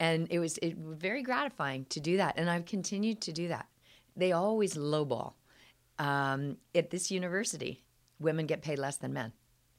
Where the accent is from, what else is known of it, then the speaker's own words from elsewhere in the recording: Vancouver, British Columbia, Canada; I was from Vancouver. The school was in Toronto.